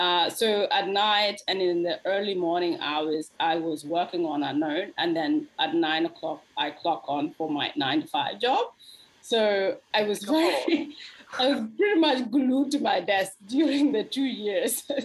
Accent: Australia; I think growing up in Australia, I read a lot of memoirs.

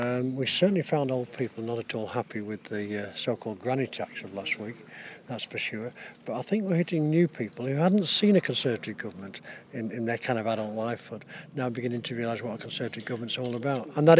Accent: Preston, North West England, United Kingdom

